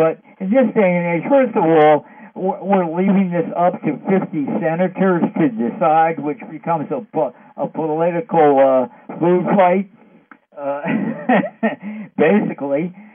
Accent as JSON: {"language": "English", "country": "United States", "tie": "born or raised there", "said": "Growing up in America, you know the politicians are crooks, basically."}